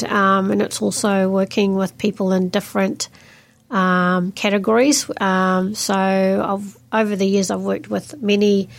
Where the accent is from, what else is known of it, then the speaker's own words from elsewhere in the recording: Auckland, New Zealand; I was born in Auckland in a multicultural community, born and raised in inner city Auckland. And in that, during that time, the community was Māori, Pacifica, and Asian, quite a diverse community.